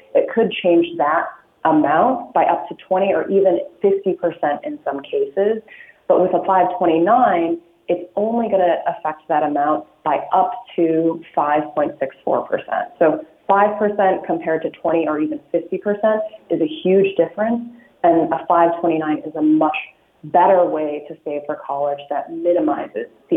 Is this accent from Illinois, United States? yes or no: yes; Illinois, United States; now in California, United States; But I'm originally from Illinois, and Illinois does have that benefit.